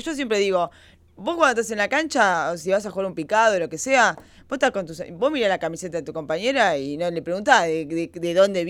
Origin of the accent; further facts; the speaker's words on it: San Fernando, Buenos Aires Province, Argentina; Yo vengo de Virreyes, de San Fernando.